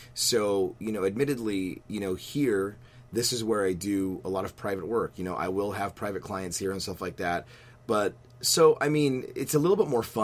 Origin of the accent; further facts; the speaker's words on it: Houston, Texas, United States; You know, and it's funny because I'm from Houston, Texas, but these artists are not like from Houston